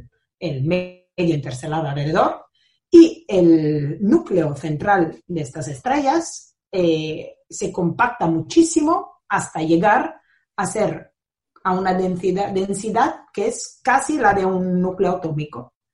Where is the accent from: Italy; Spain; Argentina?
Italy; Spanish is a second language; also born or lived in Netherlands; en Roma, aunque mi mamá es iraní y mi padre es medio italiano, medio argentino, entonces soy italiana más bien por casualidad, pero sí, me siento italiana.